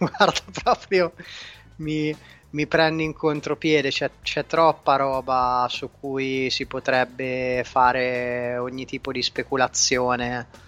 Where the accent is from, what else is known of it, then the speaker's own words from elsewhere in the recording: Umbria, Italy; accent: Umbrian; tira fuori quello che è il mio accento umbro con queste c un po' marcate.